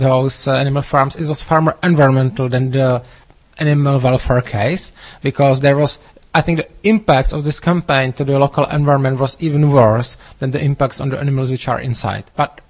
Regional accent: Plzeň, Plzeň Region, Czechia; English is a second language; I grew up in the Plzeň, is the relatively big Czech city in the western Bohemia, and it's a very industrial city. When I was young, I think that maybe one third or one half of the people work in one big factory.

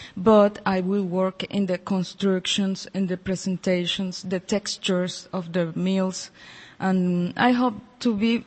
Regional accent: Venezuela; first language Spanish; English is a second language; I am come from South America, from Venezuela. It is Spanish, and it is not difficult.

